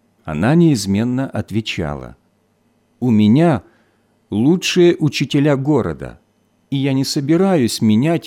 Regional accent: Kyiv, Ukraine; Родился я и вырос в Киеве, в семье военнослужащего.

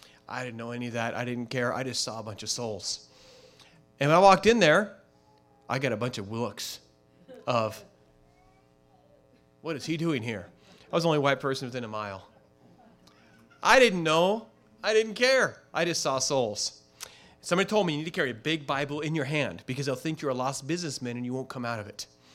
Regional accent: Oregon City, Oregon, United States; When I grew up in Oregon City, Oregon, and I became a Christian at 16. By the time I was 17, I started working ministry work in my hometown there in Oregon City.

